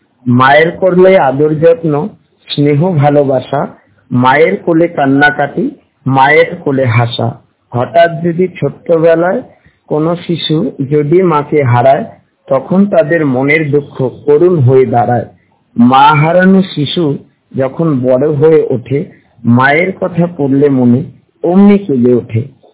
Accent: Siliguri, West Bengal, India; আমার বাড়ি শিলিগুড়িতে।

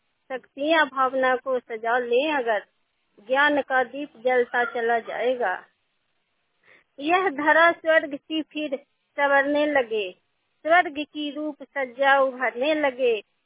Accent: Daulatpur, Bihar, India; मैं कमता पंचायत ग्राम दौलतपुर के रहने वाली हूँ।

